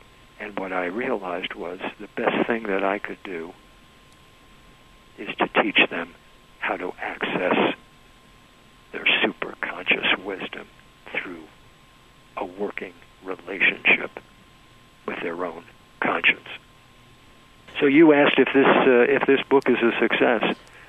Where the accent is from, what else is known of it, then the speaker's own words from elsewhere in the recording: United States; I'm an American, but I was always motivated by two principles, and that is philosophy and practicality.